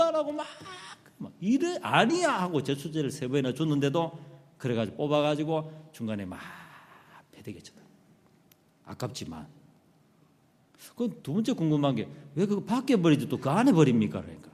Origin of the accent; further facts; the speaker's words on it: Yangsan, South Gyeongsang, South Korea; 할아버지 사시던 곳이 경남 양산인데 어릴 때 거기서 지냈어요.